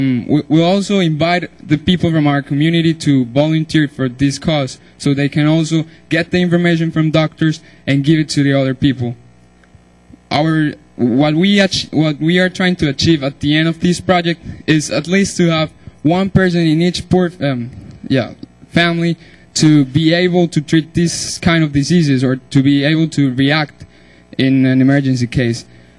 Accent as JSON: {"language": "English", "country": "Colombia", "second_language": "English", "said": "Well, hey guys … I'm from Colombia."}